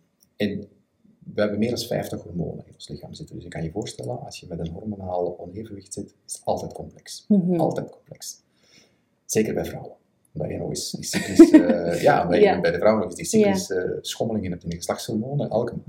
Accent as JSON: {"language": "Dutch", "country": "Belgium", "said": "Vooral actief in België, dus ik ben een Belg, voor degenen die dat nog niet zou weten."}